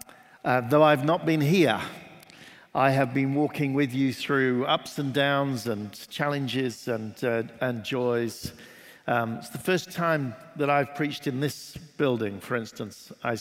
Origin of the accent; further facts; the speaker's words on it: Oxford, South East England, United Kingdom; I'm from Oxford in England. I pastor a church called Trinity Church, which is in the heart of the city of Oxford.